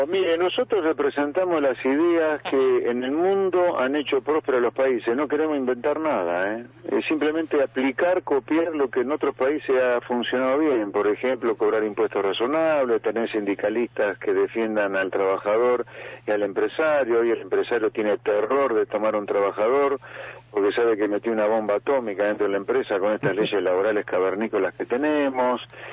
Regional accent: Pergamino, Buenos Aires Province, Argentina; born there; y ni hablar en Pergamino, el lugar donde yo nací, que quiero tanto

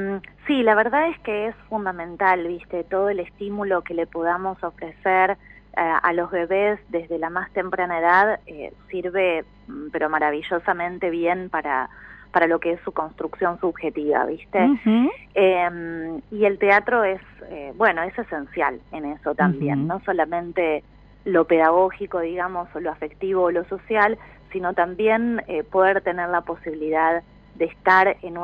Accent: Chascomús, Buenos Aires Province, Argentina; Nosotros somos de Chascomús, provincia sí. de Buenos Aires.

